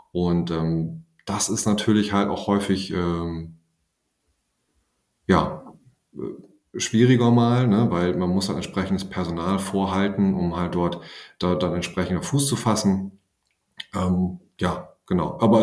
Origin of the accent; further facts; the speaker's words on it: Georgsmarienhütte, Lower Saxony, Germany; ich bin für ein Studium auch schon mal rausgekommen und da war es auch ehrlich gesagt gar nicht so ganz klar immer, ob man wirklich zurückkommt nach Georgsmarienhütte.